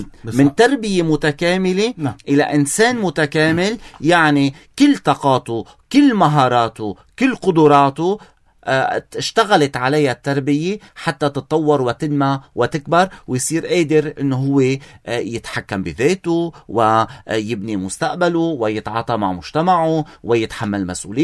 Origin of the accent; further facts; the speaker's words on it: Lebanon; نحن كلبنانيين